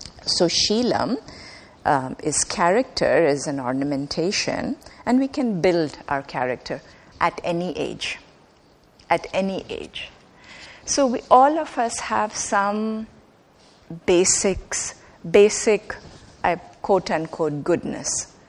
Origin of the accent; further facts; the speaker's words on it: India; in India, you know, growing up in India, we didn't have this concept.